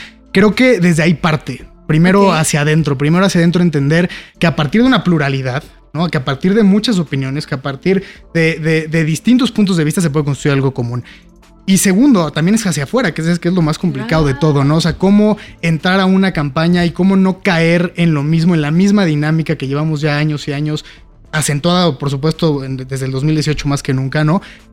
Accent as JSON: {"language": "Spanish", "region": "State of Mexico", "country": "Mexico", "said": "Todos somos mexiquenses, todos vivimos aquí."}